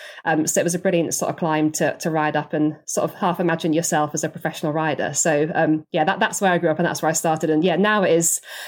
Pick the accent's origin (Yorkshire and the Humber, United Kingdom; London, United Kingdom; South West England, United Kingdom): London, United Kingdom; Cheam; So yeah, I grew up in Southwest London, in Cheam.